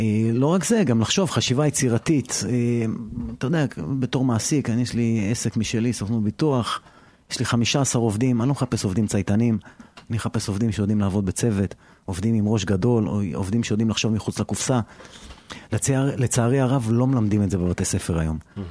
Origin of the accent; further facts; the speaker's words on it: Kiryat Bialik, Haifa District, Israel; נולדתי וגדלתי בקריית ביאליק. לא משנה לאן התרחקתי, והתרחקתי במהלך השנים, בסוף אתה רוצה לחזור הביתה